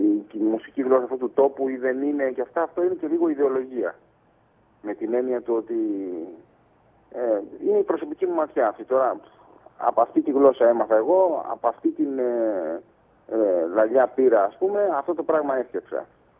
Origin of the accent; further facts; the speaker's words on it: Athens, Attica, Greece; δεν μεγάλωσα σε κανένα χωριό, μεγάλωσα στην Αθήνα. Με γονείς αστικής μαλλονοτροπίας, ειδικά από την πλευρά του πατέρα μου, ήταν μικρασιατικής καταγωγής, Κωνσταντινοπολίτης.